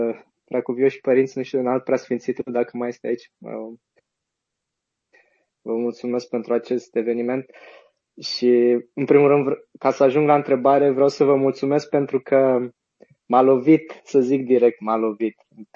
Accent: Weimar, Thuringia, Germany; sunt din Weimar, acum sunt în Weimar, în Germania

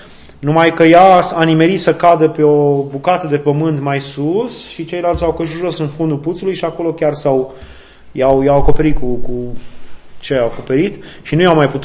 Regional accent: Romania; Noi avem o asociație, noi suntem români, dar uite

